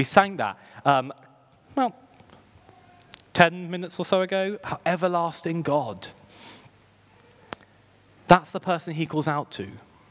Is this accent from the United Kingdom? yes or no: yes; United Kingdom; because I'm painfully British